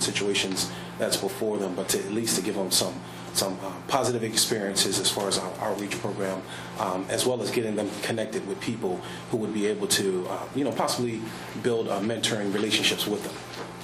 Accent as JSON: {"language": "English", "town": "Snow Hill", "region": "Maryland", "country": "United States", "said": "I'm originally from Snow Hill, but I lived there for a period of time."}